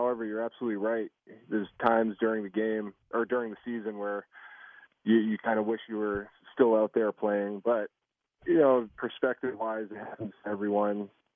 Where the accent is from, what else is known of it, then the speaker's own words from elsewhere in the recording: New Hampshire, United States; I was up in my home state of New Hampshire mostly working out all fall